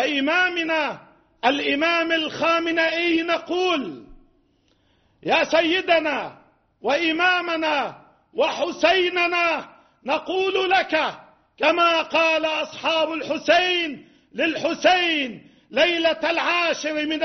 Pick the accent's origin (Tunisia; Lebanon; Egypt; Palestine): Lebanon; نحن هنا من لبنان نقول للعالم كله